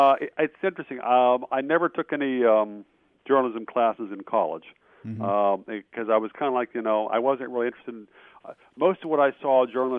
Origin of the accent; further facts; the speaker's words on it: Front Royal, Virginia, United States; And I was raised in a town that they actually shut down all the schools as part of massive resistance in 1958.